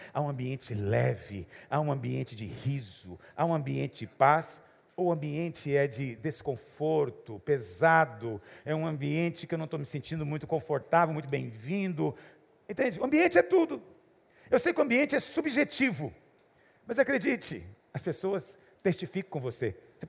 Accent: Goiás, Brazil; Eu sou de Goiás, meu amigo.

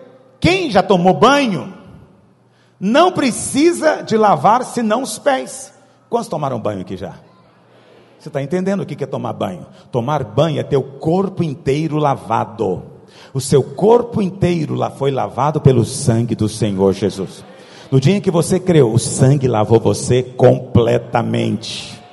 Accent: Goiás, Brazil; Eu sou goiano, então minha mãe jamais chama ela de você.

